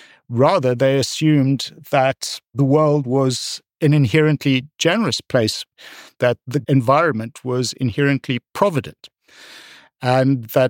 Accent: South Africa; I grew up as a South African.

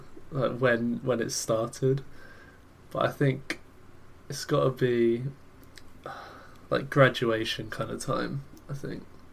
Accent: United Kingdom; I'm from the United Kingdoms.

